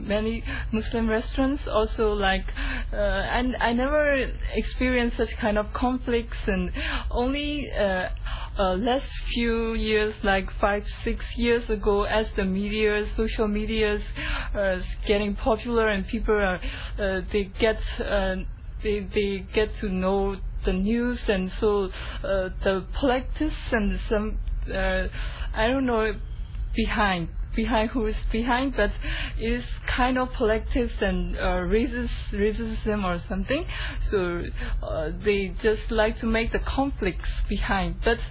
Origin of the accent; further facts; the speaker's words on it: Lashio, Shan State, Myanmar; English is a second language; Yes, I'm not from the Yangon. My hometown is in the mountainous region. It's called the city named Lashur. It's in Shan State.